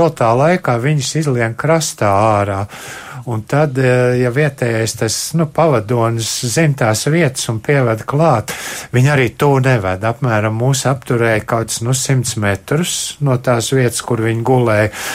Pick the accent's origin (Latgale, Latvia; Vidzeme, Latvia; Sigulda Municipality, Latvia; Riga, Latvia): Riga, Latvia; ka mēs pasakam, ka mēs no Rīgas, no Latvijas esam